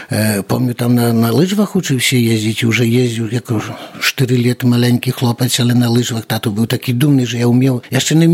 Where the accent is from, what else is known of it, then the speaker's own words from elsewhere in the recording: Kaniuky, Podlaskie Voivodeship, Poland; also born or lived in Kenchyn; Я народився в Кенчині, а мой тато родом з Канюк походить. Я мав 4 літа, як ми приїхали туди до Канюка. Мама з Гукович, по такий акцент, як у нас говорять тут в Канюк, з Гукович, то 5 кілометрів через річку.